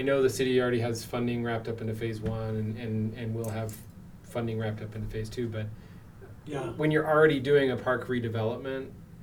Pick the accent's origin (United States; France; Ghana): United States; Kaysville, Utah; So I grew up in Kaysville, and they had, you know, a trail.